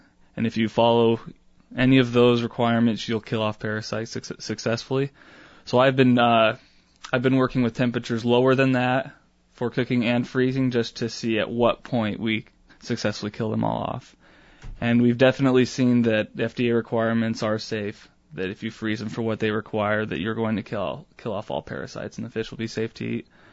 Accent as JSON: {"language": "English", "town": "Salt Lake City", "region": "Utah", "country": "United States", "said": "So I'm from Utah, from Salt Lake City."}